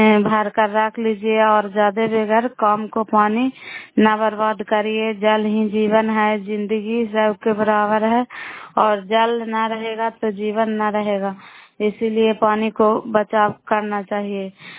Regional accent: Bihar, India; नालंदा जिला कराय ब्लॉक की निवासी हूँ

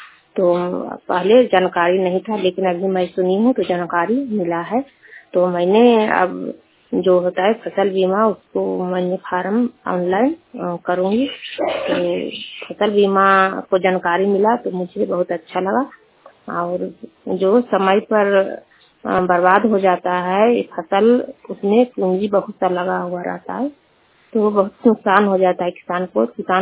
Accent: Bihar, India; मैं किसान हूँ, बिहार के रहने वाली हूँ

